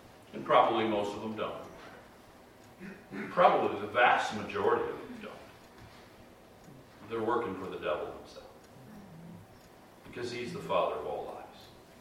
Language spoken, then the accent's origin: English; Michigan, United States; Well, I'm from Michigan where they play a lot of hockey, and I never saw horses doing that.